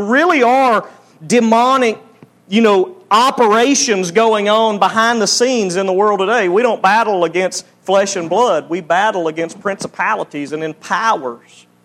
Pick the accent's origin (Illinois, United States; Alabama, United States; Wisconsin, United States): Alabama, United States; Now, I know we're from Alabama, but most of you people can add 62 and 7, that's 69.